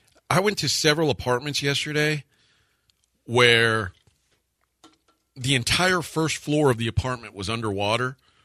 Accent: Texas, United States; Another place where I grew up down in Brazoria County, it's continuing to get nastier there.

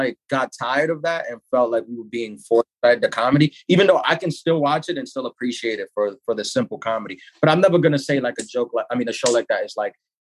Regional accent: Queens, New York, United States; I'm from Queens.

